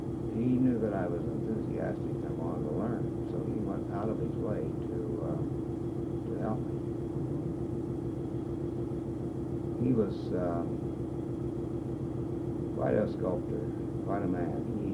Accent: Bowling Green, Missouri, United States; born there; I was born in Bowling Green, Missouri, a small town about 90 miles north of St. Louis, in 1908.

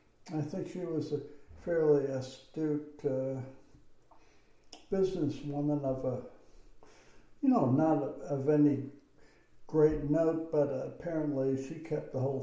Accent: Chicago, Illinois, United States; born there; I was born in Chicago, 1938.

